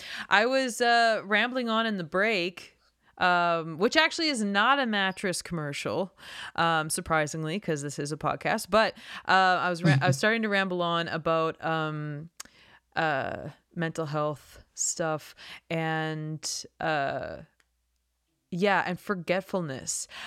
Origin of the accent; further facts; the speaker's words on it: Moose Jaw, Saskatchewan, Canada; I grew up around Moose Jaw, so it kind of like Moose Jaw is like this like hub for so many rural communities too